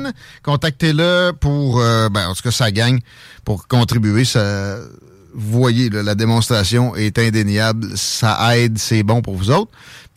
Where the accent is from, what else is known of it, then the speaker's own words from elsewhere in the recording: Canada; Je suis Canadien